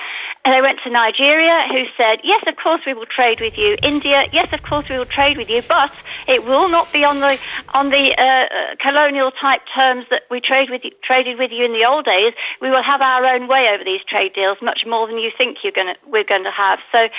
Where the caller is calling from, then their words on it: Alicante, Valencian Community, Spain; Good morning … Alicante.